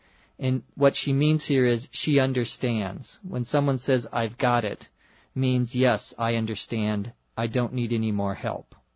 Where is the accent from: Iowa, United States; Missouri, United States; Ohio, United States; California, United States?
California, United States; Los Angeles; from Los Angeles.